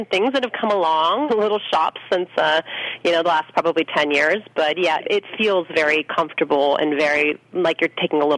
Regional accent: Anderson Valley, California, United States; I mean, I grew up here in Anderson Valley in Mendocino County on our property where the winery now sits. We're actually raising my son in my old childhood bedroom, and we live in my old childhood home. So I grew up in a very rural area

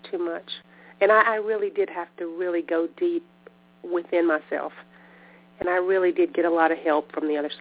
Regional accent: the South, United States; so I'm from the South, and so I have a certain type of mentality where I want to try and keep the family together at any cost.

